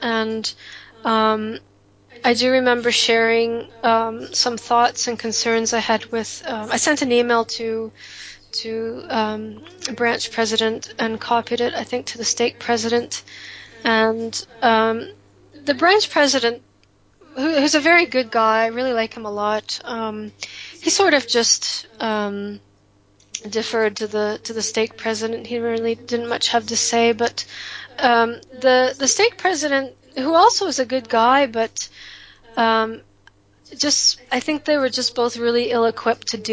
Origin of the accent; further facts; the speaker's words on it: Sarnia, Ontario, Canada; growing up in Canada, you know, definitely we were connected to the States, especially being, I mean, Sarnia is a border town. You know, there's only a river that separates Ontario and Michigan. And, you know, we're very affected by American culture and American Mormonism.